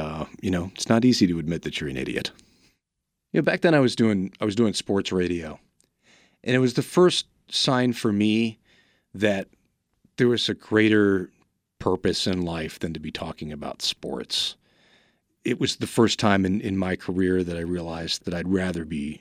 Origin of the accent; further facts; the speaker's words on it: New York, United States; Growing up in New York, when you heard about a hurricane coming, it was supposed to be fun and games.